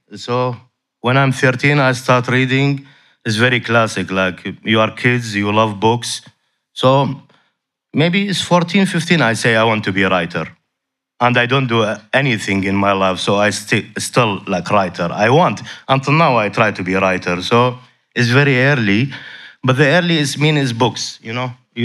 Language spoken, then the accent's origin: English; Iraq; English is a second language; For example, I'm from Iraq.